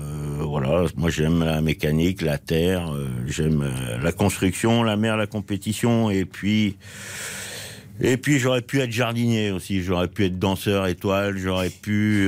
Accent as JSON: {"language": "French", "town": "Châteauneuf-du-Faou", "region": "Brittany", "country": "France", "tie": "born or raised there", "also_born_or_lived": "Quimperlé", "said": "je suis né en avril 59 dans le Finistère. Donc, j'étais. Toute mon enfance à Châteauneuf-du-Fou, donc au milieu du Finistère, ensuite Quimperlé"}